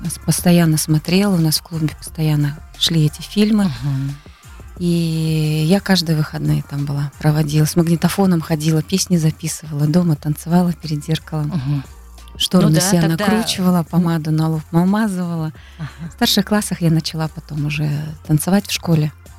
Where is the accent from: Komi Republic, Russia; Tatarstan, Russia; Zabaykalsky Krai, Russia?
Zabaykalsky Krai, Russia; Sherlovaya Gora; Сама я родом из Забайкальского края, выросла в военном городке в Шерловой, училась в Шерловой горе, то есть это Борзинский район, у меня большинство родни мои находятся в Борзе.